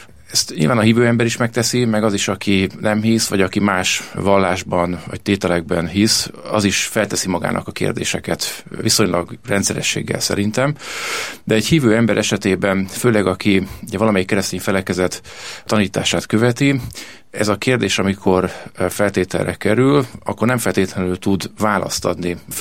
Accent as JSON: {"language": "Hungarian", "town": "Nagykanizsa", "region": "Zala", "country": "Hungary", "tie": "born or raised there", "said": "én vidéki családból származom. Nagykanizsán születtem Zala megyében, és egészen az érettségiig ott is éltem, tehát a szülői házban. A családom zalai eredetű"}